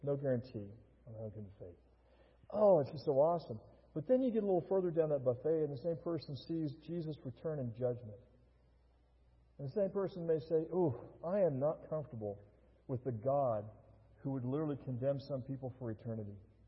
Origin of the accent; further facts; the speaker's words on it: United States; And because I'm raised in America, because I'm an American, I'm thinking that doesn't make any sense